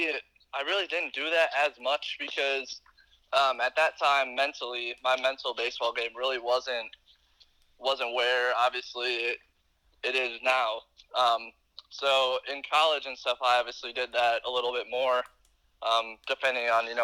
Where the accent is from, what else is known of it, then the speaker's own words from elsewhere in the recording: Wisconsin, United States; I'm from Wisconsin. I kind of want to represent, you know, what Wisconsin baseball is all about.